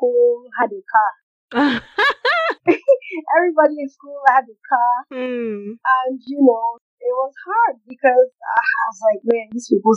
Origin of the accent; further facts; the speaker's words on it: Lagos, Nigeria; I am from Osun State in Nigeria. Grew up in Lagos and went to school in Lagos for my secondary school, Model College, Bokuta.